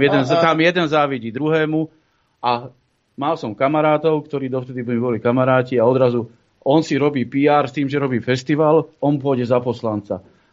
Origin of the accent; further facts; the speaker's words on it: Levice, Nitra Region, Slovakia; Ja som z Levíce.